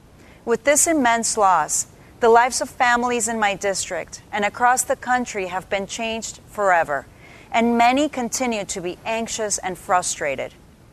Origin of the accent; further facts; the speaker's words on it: Florida, United States; Take my home state of Florida.